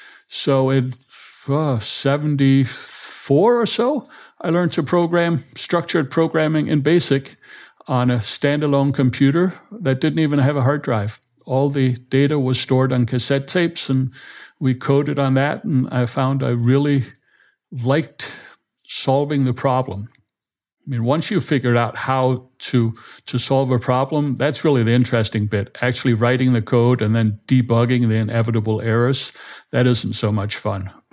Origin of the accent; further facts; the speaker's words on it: Copenhagen, Capital Region of Denmark, Denmark; I grew up entirely in Denmark.